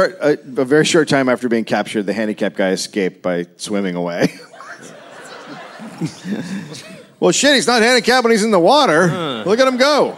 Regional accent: United States; And I'm from America

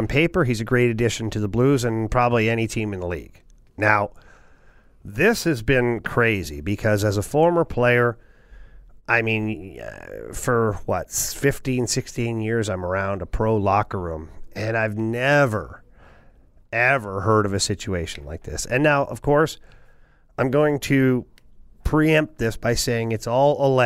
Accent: Ottawa, Ontario, Canada; this awful soap opera that has evolved in Ottawa, which is my hometown.

